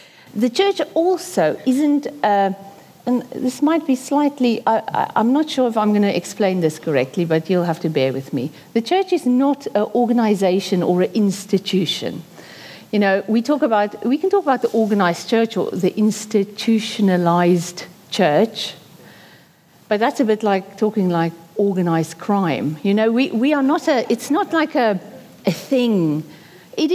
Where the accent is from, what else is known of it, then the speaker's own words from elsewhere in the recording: South Africa; now in United Kingdom; When we came from South Africa to the UK, we visited churches in the area.